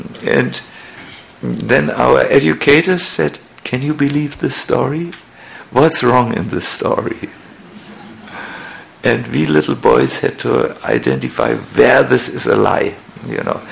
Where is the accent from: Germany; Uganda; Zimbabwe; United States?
Germany; So please listen and spot me. I'm from Germany.